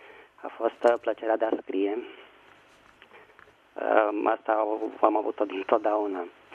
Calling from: Bucharest, Romania; din București.

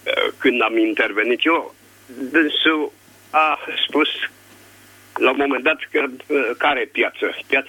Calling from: Bucharest, Romania; sunt din București.

